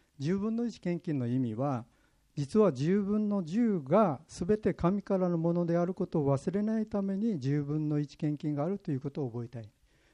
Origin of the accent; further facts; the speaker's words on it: Kumamoto, Japan; 私は熊本で育ってたことが役に立ちました。